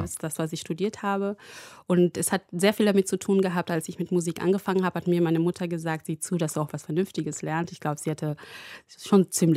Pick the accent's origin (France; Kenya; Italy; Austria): Kenya; German is a second language; Ich bin ja selber in Kenia geboren und auch dort aufgewachsen.